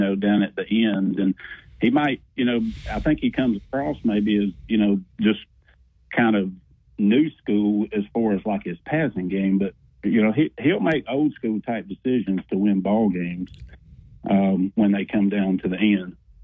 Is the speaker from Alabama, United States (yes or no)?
yes; Alabama, United States; I'm from North Alabama up there where Coach Wimp used to do his coaches' camps with C.M. Newton and stuff.